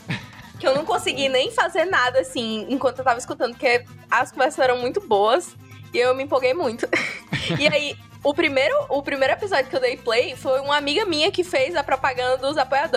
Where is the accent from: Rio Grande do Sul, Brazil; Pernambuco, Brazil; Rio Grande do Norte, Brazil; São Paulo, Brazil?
Rio Grande do Norte, Brazil; Currais Novos; now in Natal, Brazil; Eu sou de Currais Novos, no Rio Grande do Norte, seridoense. Ai, mas bom. Moro em Natal há 10 anos, mais de 10 anos já.